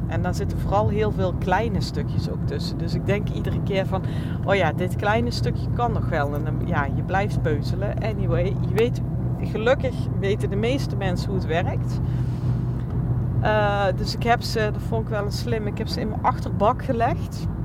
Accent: North Holland, Netherlands; ik kom uit West-Friesland. Dus bij OWF Venhuizen.

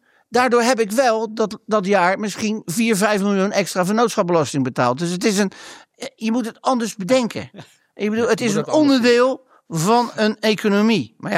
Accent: Netherlands; Ik ben niet weg uit Nederland.

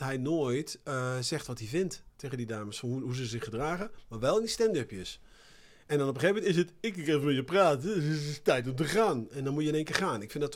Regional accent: Eindhoven, North Brabant, Netherlands; Ik kom uit Woensel, uit Eindhoven.

